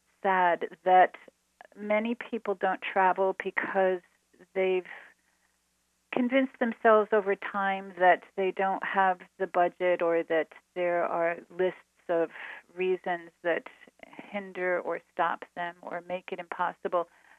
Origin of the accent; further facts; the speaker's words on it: United States; as an American, I had never experienced in this country